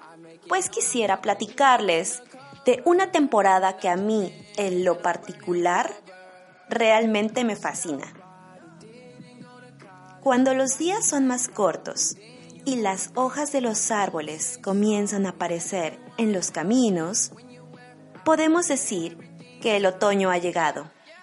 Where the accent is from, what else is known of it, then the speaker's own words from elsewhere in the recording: Mexico; moved away as an adult; now in Germany; una mexicana viviendo en Alemania